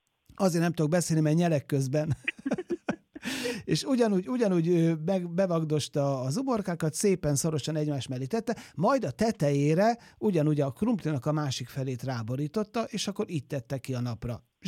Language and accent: Hungarian; Zala, Hungary; én zalai gyerek vagyok